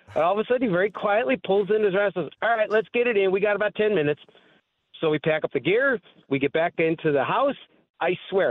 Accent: Chicago, Illinois, United States; I was born and raised in Chicago and had never, you know, thunderstorms come

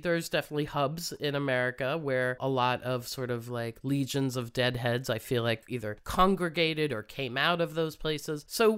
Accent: New Jersey, United States; But since this is a scene that's very close to my heart, I grew up in New Jersey.

